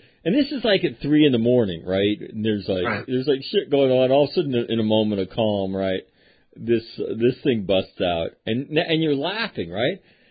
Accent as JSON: {"language": "English", "country": "Guatemala", "said": "He's Puerto Rican. He's Mexican. He's Spanish. I'm from Guatemala."}